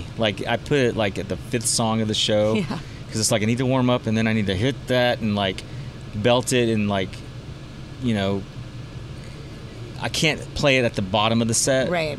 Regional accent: Round Rock, Texas, United States; And I'm like from Round Rock, Texas, listening to … on speakerphone.

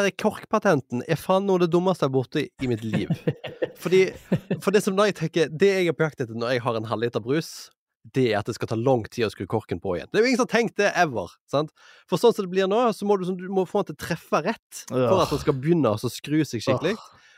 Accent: Western Norway, Norway; som vestlending så har vi jo litt erfaring med å gå med paraply og vet litt hvordan vinden oppfører seg rundt hjørner

